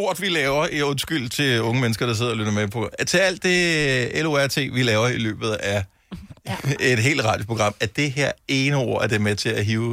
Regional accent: Region of Southern Denmark, Denmark; jeg er opvokset på Fyn

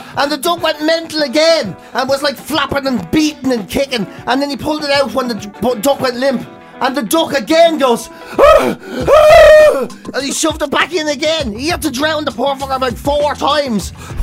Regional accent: Dublin, Leinster, Ireland; But we're all from Dublin.

